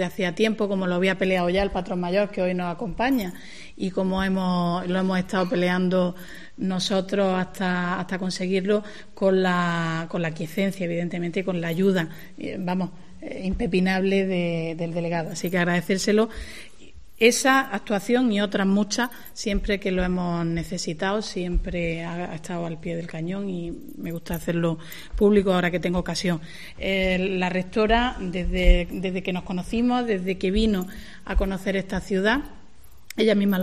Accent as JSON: {"language": "Spanish", "town": "Motril", "region": "Andalusia", "country": "Spain", "said": "los que somos de Motril sabemos de qué hablamos"}